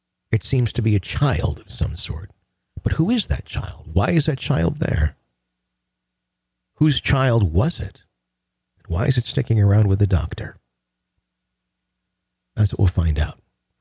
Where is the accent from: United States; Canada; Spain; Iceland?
Canada; also born or lived in Sri Lanka; for a person like me who grew up in Canada